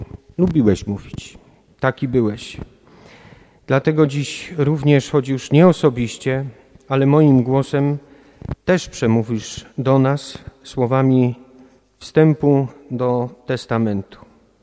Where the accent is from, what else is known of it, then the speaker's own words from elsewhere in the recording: Lesser Poland, Poland; wychowywałem się w kręgu oddziaływania ówczesnego pasterza krakowskiej diecezji, a później ojca świętego Jana Pawła II.